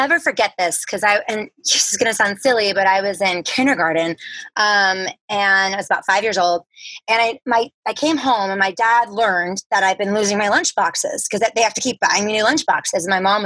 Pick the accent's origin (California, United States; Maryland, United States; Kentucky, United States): Maryland, United States; Baltimore; I grew up in Baltimore, Maryland.